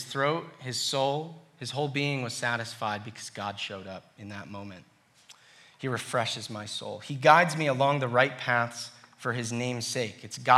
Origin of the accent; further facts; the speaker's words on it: New York, United States; I'm a New Yorker. We have humidity.